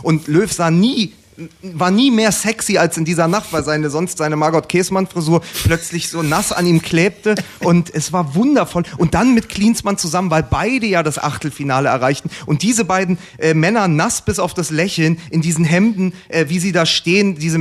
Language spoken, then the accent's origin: German; Berlin, Germany; für mich als Berliner, als West-Berliner, als Hertha-Fan